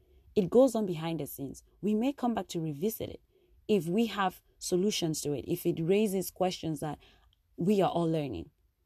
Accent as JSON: {"language": "English", "region": "Northwest Region", "country": "Cameroon", "said": "I tend to feel like because I'm from Ambazonia, the shoes fit, or my family was affected by it"}